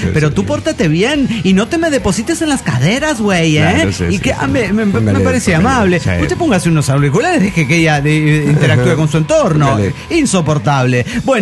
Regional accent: Costa Rica; de Costa Rica.

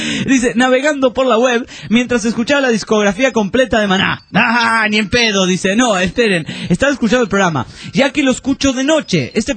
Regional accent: Formosa, Argentina; Hola amigos … soy de Formosa, el norte argentino, che.

